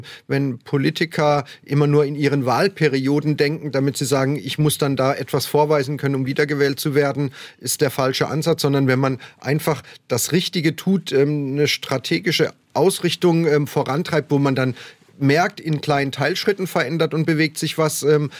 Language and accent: German; Breisach, Baden-Württemberg, Germany; now in Gera, Germany; Gera ist meine neue Heimat seit knapp 20 Jahren und das ist kein Widerspruch. In Breisach habe ich viele Jahre gelebt, in Freiburg gearbeitet. Also das ist meine alte Heimat.